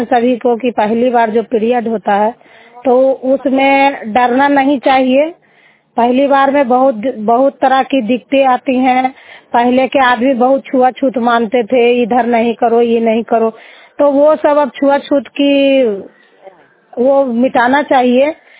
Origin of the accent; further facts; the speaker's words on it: Bhagwanpur, India; भगवानपुर के रहने वाली हूँ